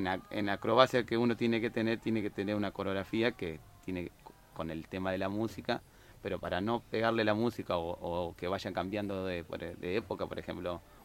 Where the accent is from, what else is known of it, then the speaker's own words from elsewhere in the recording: Córdoba, Argentina; now in Paraná, Argentina; viste que el cordobés siempre tiene su gracia, pero también tiene sus mañas. Entonces trato de no decir que soy cordobés.